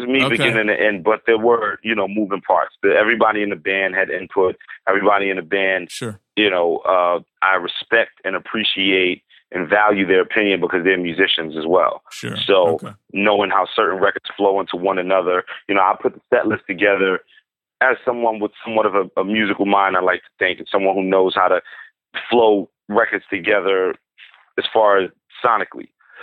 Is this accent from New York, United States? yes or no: yes; Brooklyn, New York, United States; You know, I'm a rapper from Brooklyn, New York.